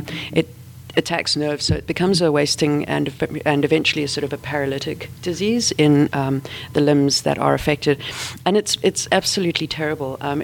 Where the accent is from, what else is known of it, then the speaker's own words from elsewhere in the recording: South Africa; Growing up in South Africa, as I did, we still occasionally saw cases of it there.